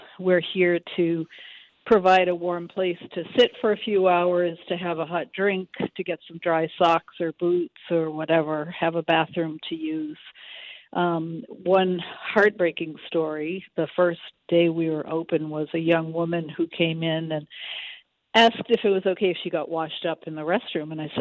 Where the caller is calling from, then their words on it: Bennington, United States; I'm calling from Bennington.